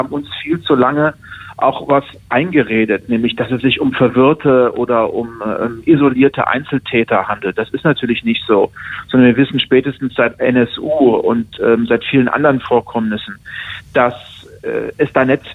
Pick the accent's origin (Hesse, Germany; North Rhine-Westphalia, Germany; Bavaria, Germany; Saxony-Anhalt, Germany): Hesse, Germany; denn ich komme aus einer Region, aus Hessen